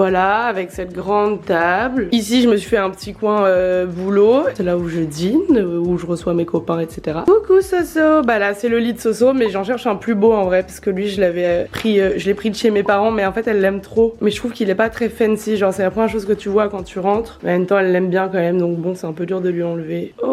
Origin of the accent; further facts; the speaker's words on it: Lyon, Auvergne-Rhône-Alpes, France; parce que je suis lyonnaise, parce qu'il y a toute ma famille, tous mes amis et parce que bah, même si je suis beaucoup à Paris pour le travail, ma vie elle est ici